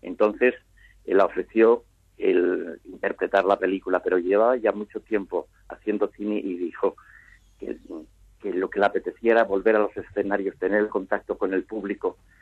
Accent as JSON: {"language": "Spanish", "town": "Santander", "region": "Cantabria", "country": "Spain", "said": "una ciudad de Santander, de mi tierra"}